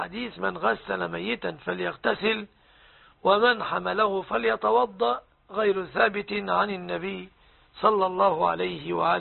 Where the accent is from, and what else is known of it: Egypt